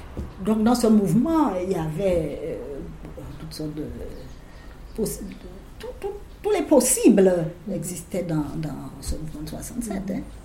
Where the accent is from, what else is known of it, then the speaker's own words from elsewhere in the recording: Guadeloupe, France; nous, Guadeloupéens, nous sommes Français depuis 1655.